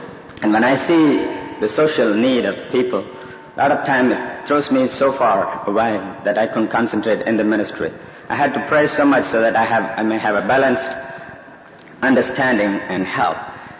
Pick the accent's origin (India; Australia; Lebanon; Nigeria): India; now in Texas, United States; I was born and raised in India. Now I'm pastoring a church in Texas.